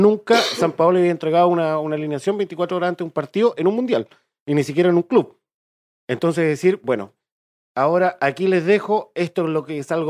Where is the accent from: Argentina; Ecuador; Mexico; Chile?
Chile